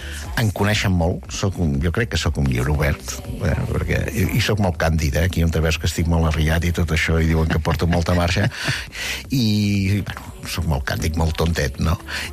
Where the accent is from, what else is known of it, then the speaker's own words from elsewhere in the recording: Salt, Catalonia, Spain; born there; now in Girona, Spain; jo vaig néixer a Salt i que estiguéssim a Salt i després ara sigui a Girona